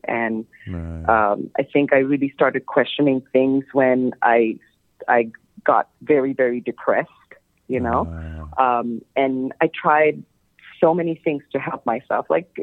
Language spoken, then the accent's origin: English; Bangladesh; growing up in Bangladesh, you know, there was a strong religion, sense of religion associated with spirituality here.